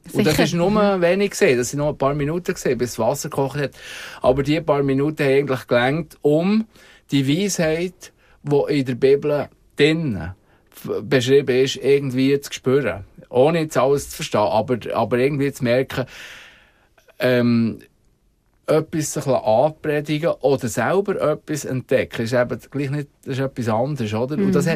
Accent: Switzerland; als Schweizer, ja, die Schweiz von aussen betrachtet

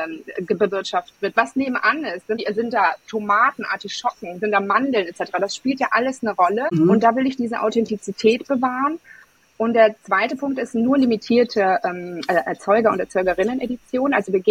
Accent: Apulia, Italy; born there; German is a second language; moved away; ich habe italienische Wurzeln, ich bin in Apulien geboren

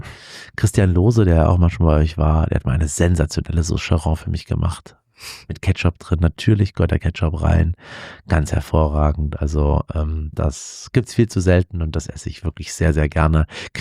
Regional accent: East Germany, Germany; Ich bin im Osten groß geworden, ich bin im Osten aufgewachsen und bin dann aber im Westen gezogen und war immer im Westen der Ossi.

